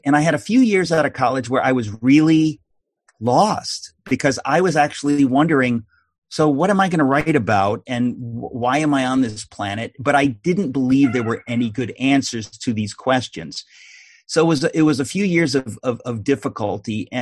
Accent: Queens, New York, United States; I'm a New Yorker, you know, born in Queens, Astoria. My father's Greek, my mother's German. We went to the Greek church every Sunday.

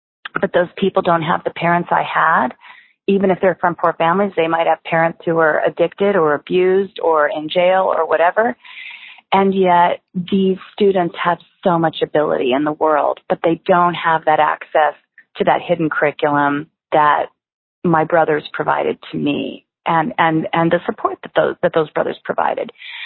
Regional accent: Tucson, Arizona, United States; Yes, and growing up in Tucson with a whole lot of sunshine too.

